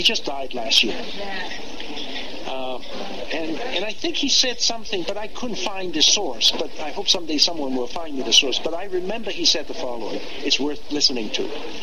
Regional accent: United States; you meaning us, I'm an American

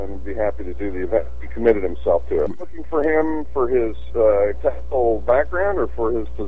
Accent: Maryland, United States; We come here for vacations. I'm from Maryland.

